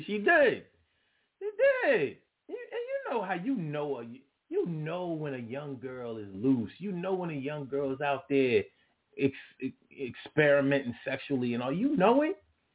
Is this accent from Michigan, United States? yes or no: yes; Detroit, Michigan, United States; Back then I'm from Detroit, so you know, I mean, I grew up being a pimp.